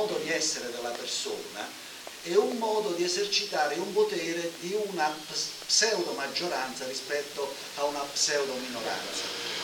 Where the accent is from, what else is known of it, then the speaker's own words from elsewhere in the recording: Sassari, Sardinia, Italy; Però io vengo da Sassari